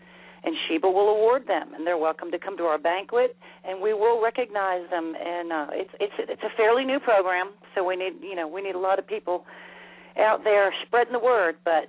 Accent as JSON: {"language": "English", "town": "Lewisburg", "region": "Tennessee", "country": "United States", "said": "I'm from Marshall County originally, Lewisburg area"}